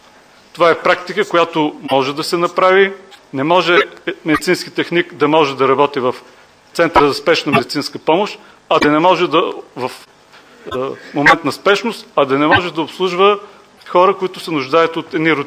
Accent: Vidin, Vidin Province, Bulgaria; Аз съм от Виден и мога да ви кажа, че в периферията нещата са още по-лоши.

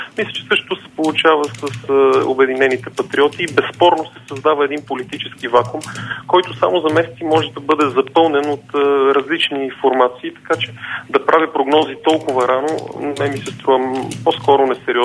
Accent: Sliven, Sliven Province, Bulgaria; в Сливен аз имам така особено вълнение като хората, защото това е родния ми град.

